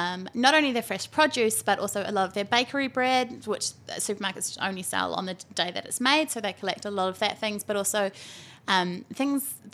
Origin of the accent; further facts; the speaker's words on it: Whakatane, Bay of Plenty, New Zealand; my lifestyle is very different to when I grew up in Whakatane and I was one of four children and we lived 10 minutes from town